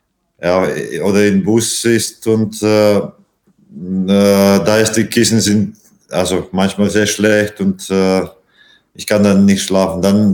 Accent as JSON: {"language": "German", "country": "Latvia", "second_language": "German", "moved": "yes", "lives_now": "Iceland", "said": "mein Heimat, mein so Vaterland, wie man sagt, und das ist natürlich Lettland."}